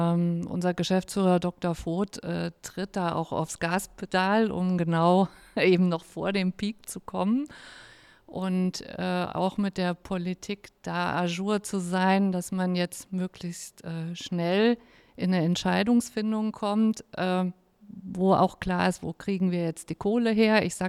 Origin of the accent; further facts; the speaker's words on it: Thuringia, Germany; now in Kassel, Germany; Ich komme aus Thüringen, wo wohne ich? In Kassel.